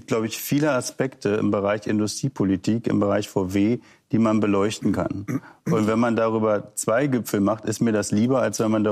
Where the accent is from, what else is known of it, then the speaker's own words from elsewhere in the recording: Saxony-Anhalt, Germany; Sehen Sie, ich komme aus Sachsen-Anhalt.